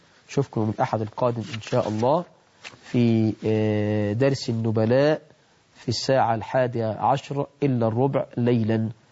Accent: Egypt

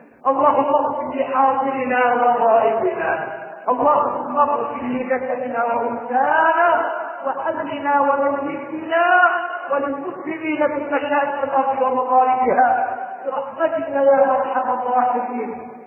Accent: Egypt; اللهم احفظ بلدنا مصر

